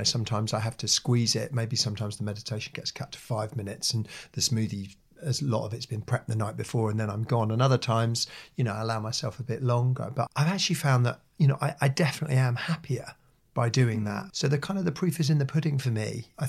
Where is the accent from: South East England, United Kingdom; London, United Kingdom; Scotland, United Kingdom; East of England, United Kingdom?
East of England, United Kingdom; Norwich; I started photographing bands in my hometown of Norwich